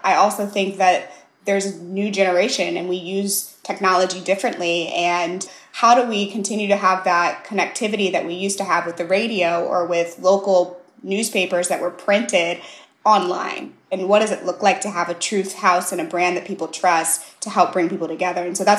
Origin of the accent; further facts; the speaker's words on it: St. Louis, Missouri, United States; My experience growing up in St. Louis isn't the same experience as someone who grew up as a first generation, second generation Nigerian American.